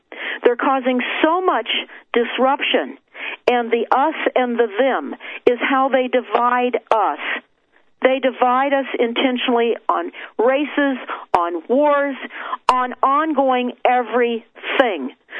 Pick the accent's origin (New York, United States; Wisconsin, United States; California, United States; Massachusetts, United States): California, United States; Malibu; also born or lived in Santa Monica; Now, I grew up and I lived in Santa Monica, and I grew up in Malibu.